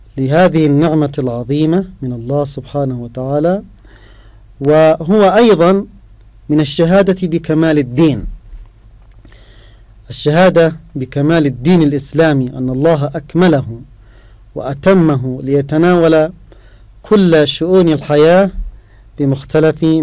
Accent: Yemen; هنا عندنا في اليمن احتفل بها الآباء واحتفل بها الأجداد وتوارثتها الأجيال.

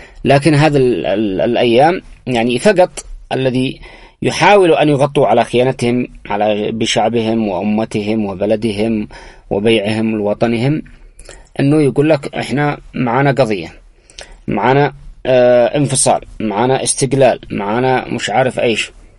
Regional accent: Yemen; تعالوا نحل هذه المشكلة فيما بيننا البين كيمنيين

